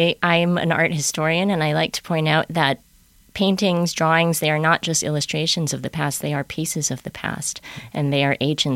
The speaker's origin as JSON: {"language": "English", "region": "Hawaii", "country": "United States", "tie": "born or raised there", "said": "I grew up in Hawaii, and we used to have an organ player at the movie theater that I went to as a child."}